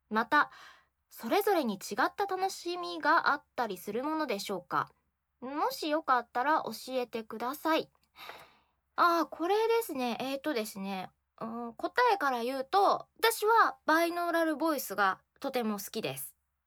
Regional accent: Akita, Japan; 秋田出身ということで、私も少しその自分の方言みたいなのを入れさせてもらっているんですけど

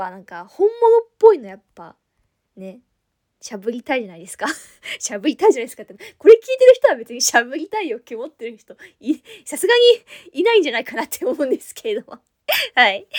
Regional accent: Tohoku, Japan; 出身地は今回東北の方なんですけれども

